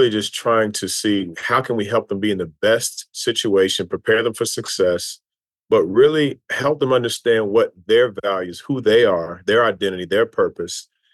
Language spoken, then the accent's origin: English; Louisville, Kentucky, United States; You know, I grew up in the West in Louisville, Kentucky.